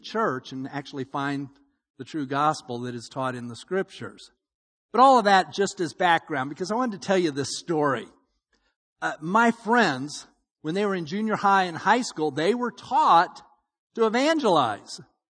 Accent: Salt Lake City, Utah, United States; You know, I grew up in Salt Lake City, Utah.

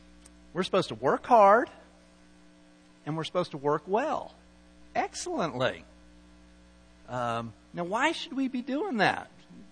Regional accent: Salt Lake City, Utah, United States; But I grew up in Salt Lake, okay, where we got a lot of snow.

